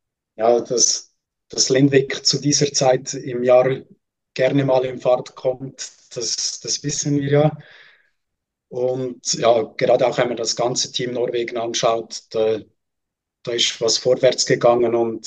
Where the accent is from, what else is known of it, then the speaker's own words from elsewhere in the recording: Switzerland; Ich als Schweizer würde jetzt natürlich auch noch Gregor Deschwanden sagen